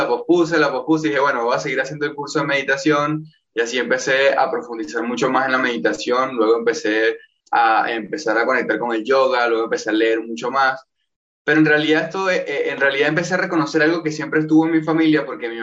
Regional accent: Venezuela; iba a la iglesia cristiana en mi país, Venezuela

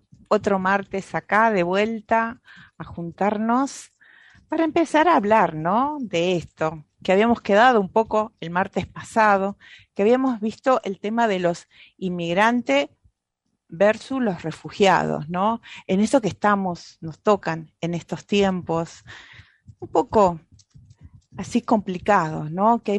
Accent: Mexico; now in United States; Digo, la crisis, yo emigré de México a Estados Unidos

